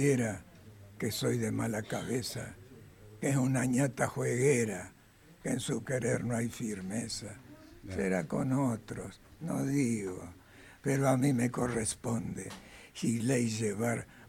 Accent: Ramos Mejía, Buenos Aires Province, Argentina; Se hizo toda mi vida, desde la adolescencia, o casi de la niñez, a la adolescencia hasta ahora que soy abuelo, en Ramos Mejía.

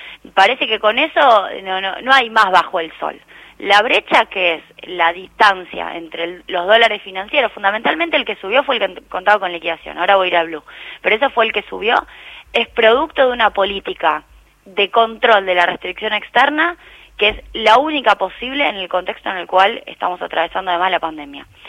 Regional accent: Rosario, Santa Fe, Argentina; Sí, efectivamente vengo de Rosario, además, bueno, mi familia es del norte de la provincia de Santa Fe, así que conozco muy bien toda la provincia.

